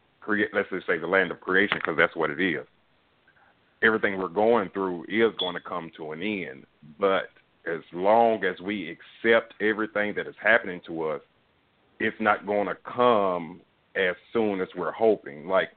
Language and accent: English; Nashville, Tennessee, United States; But, I'm from Nashville, Tennessee.